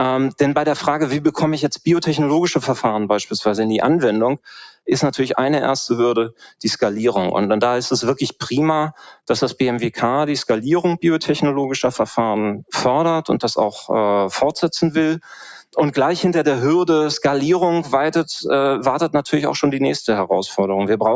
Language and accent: German; Northern Germany, Germany; dann wäre das doch mal gar nicht so schlecht, würde ich als Norddeutscher sagen.